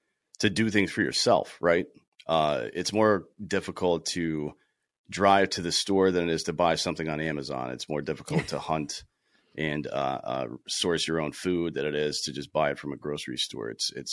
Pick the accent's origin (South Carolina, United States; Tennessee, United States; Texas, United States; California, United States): South Carolina, United States; I grew up in South Carolina, played baseball in high school.